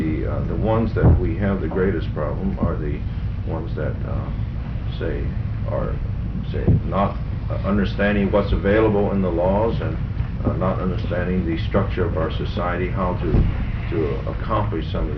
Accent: San Diego, California, United States; I was brought up in Logan Heights and went to Memorial.

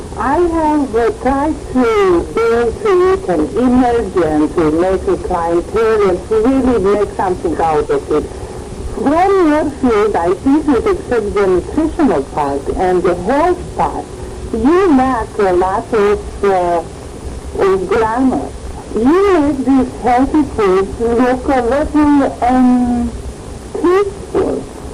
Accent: Romania; because I come from Romania, this was possible.

